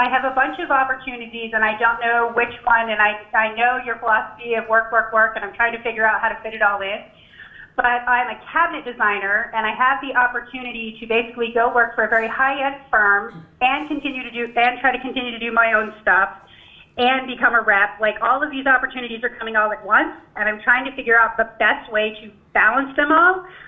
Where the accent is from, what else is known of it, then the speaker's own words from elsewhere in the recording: Atlanta, Georgia, United States; Atlanta, Georgia.